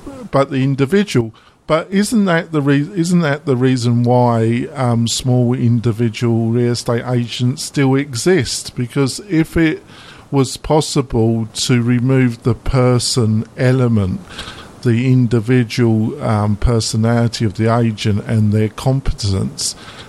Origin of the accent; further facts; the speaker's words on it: England, United Kingdom; I'm English